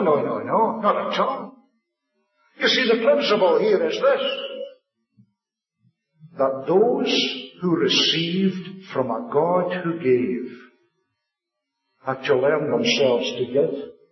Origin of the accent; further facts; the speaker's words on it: Scotland, United Kingdom; I'm a Scotsman